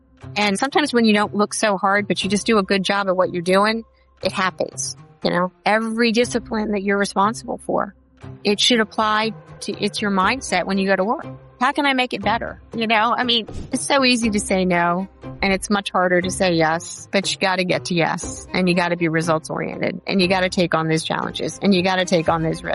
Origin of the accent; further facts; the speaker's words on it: Washington, District of Columbia, United States; like everybody did who was born and raised in Washington, D.C., like I.